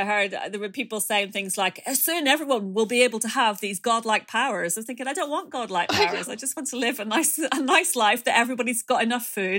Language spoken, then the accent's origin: English; Ireland; I assure you as an Irish person that feck is not a dirty word.